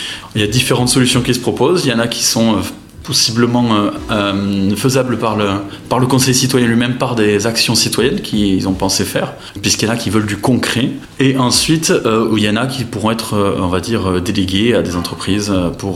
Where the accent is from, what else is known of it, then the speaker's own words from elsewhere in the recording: Condom, Occitanie, France; born there; now in Vic-Fezensac, France; je suis né à Condon et j'ai arrivé à Vic il y a à peu près 7 ans. J'ai pas mal voyagé